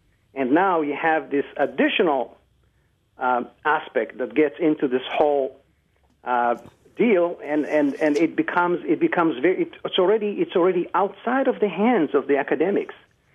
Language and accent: English; Israel; now in United States; And I'm originally from Israel. I grew up in Israel and come from a small country that had some decent athletes